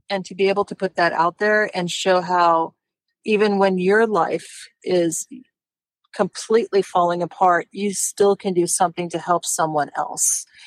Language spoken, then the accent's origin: English; Austin, Texas, United States; also born or lived in Los Angeles / London; Actually, I live here. I live here. I grew up in Austin. I did go off for 25 years or so in Los Angeles, London, and moved back home in 17.